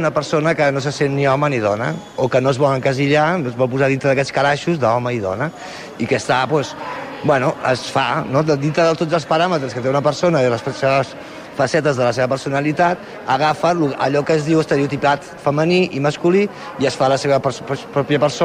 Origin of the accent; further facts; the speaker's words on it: Catalonia, Spain; jo soc catalana